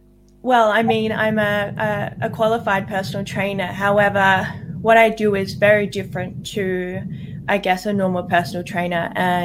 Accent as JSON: {"language": "English", "town": "Adelaide", "region": "South Australia", "country": "Australia", "tie": "born or raised there", "said": "So I'm originally from Adelaide, and I grew up my whole life as a dancer."}